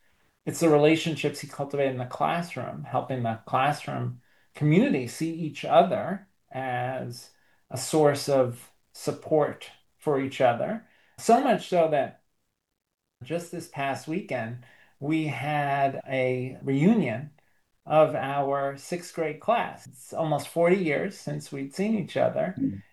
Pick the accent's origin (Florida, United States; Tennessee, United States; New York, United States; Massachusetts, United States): New York, United States; New York City; I describe in the book growing up in Brooklyn in New York City.